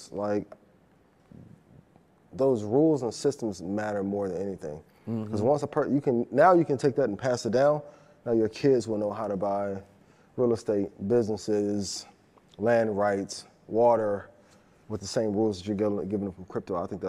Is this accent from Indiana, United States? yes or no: yes; East Chicago, Indiana, United States; I mean, where I'm from, like people, when I grew up in East Chicago, people was killing over $500, like to this day.